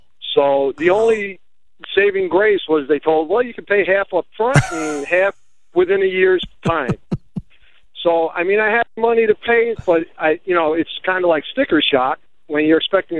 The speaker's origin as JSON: {"language": "English", "region": "New York", "country": "United States", "moved": "yes", "said": "because I'm from New York."}